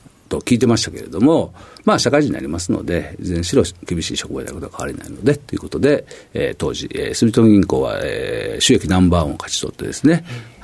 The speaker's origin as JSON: {"language": "Japanese", "town": "Imabari", "region": "Ehime", "country": "Japan", "said": "愛媛県の今治出身ですので、まあ、今治西高校という高校でしたのでね"}